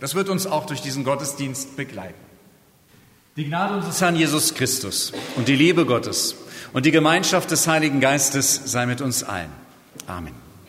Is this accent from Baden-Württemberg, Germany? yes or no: no; Markgrafpieske, Brandenburg, Germany; Ich komme aus Markgraf Pieske, da haben wir es anders gemacht.